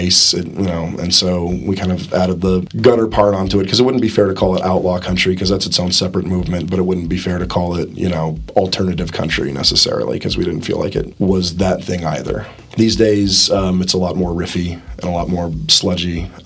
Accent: Texas, United States; because where I grew up in Texas was was a lot more fire and brimstone.

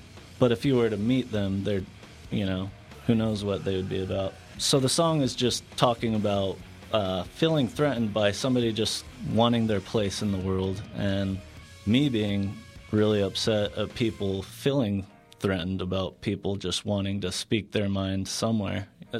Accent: Utah, United States; Growing up in Utah, it's hard to remove myself from Utah.

